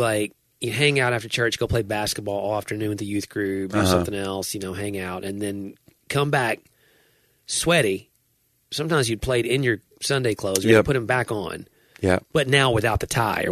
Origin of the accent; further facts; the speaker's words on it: Nashville, Tennessee, United States; Like, I grew up in Nashville. We didn't eat hot chicken.